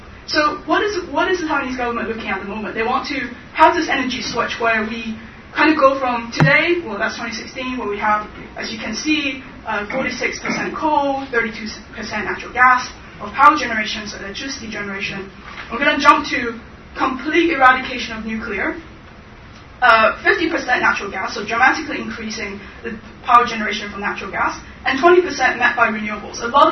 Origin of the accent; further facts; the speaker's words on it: London, United Kingdom; I come from London.